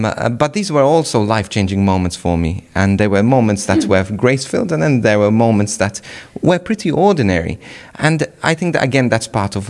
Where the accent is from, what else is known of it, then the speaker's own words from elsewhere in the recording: Malta; And to Malta. So my home country as well.